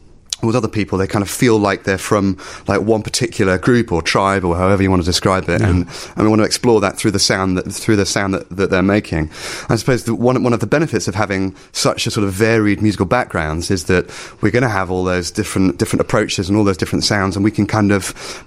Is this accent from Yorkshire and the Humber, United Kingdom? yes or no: no; London, United Kingdom; So I grew up just outside London, and then I went to university in London